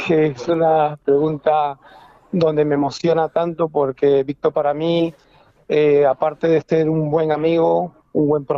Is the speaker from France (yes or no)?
no; Peru; now in Granada, Spain; Tengo la suerte de haber podido llevar a un torero representar a mi tierra en Perú, que es Nicolás López, el Nico.